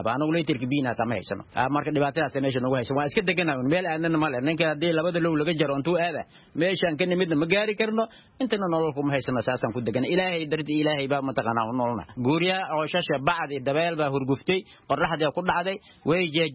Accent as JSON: {"language": "Somali", "town": "Dadaab", "region": "Garissa County", "country": "Kenya", "lives_now": "Mogadishu, Somalia", "said": "Waxaan ka imid harooyinka dhadhaab ee Kenya, gaar ahaan marna Xagardheer ayaa mataqaan ahaan ka imid."}